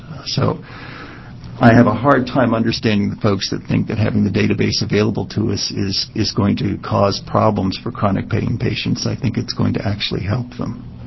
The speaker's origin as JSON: {"language": "English", "town": "Astoria", "region": "Oregon", "country": "United States", "said": "I'm from Astoria."}